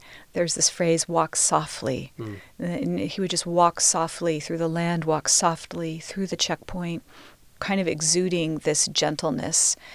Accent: United States; in a depth that I hadn't heard as a Christian myself growing up in the United States

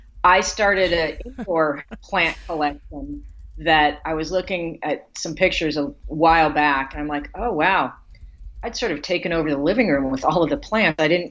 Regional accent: Denver, Colorado, United States; moved away as an adult; I grew up in the Denver metro area of Colorado and lived there all my life until I moved away from college.

